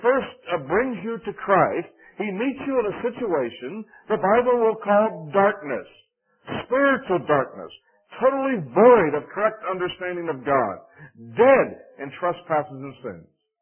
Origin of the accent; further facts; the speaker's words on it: New York, United States; You know, I come from New York, although not New York City, but Madison Avenue is the home of marketing.